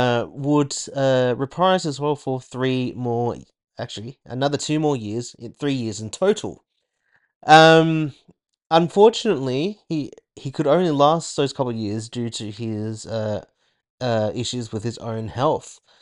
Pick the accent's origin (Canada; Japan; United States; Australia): Australia; especially those, in my home country of Australia.